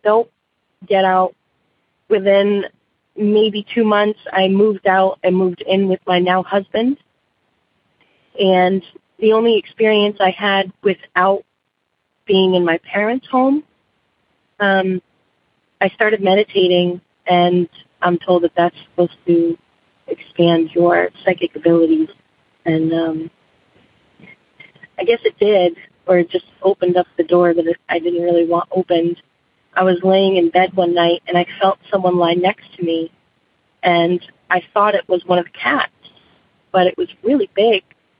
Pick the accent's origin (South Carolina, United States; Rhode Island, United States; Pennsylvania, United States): Rhode Island, United States; I'm originally from Rhode Island. Most of this took place in Rhode Island. I'm 29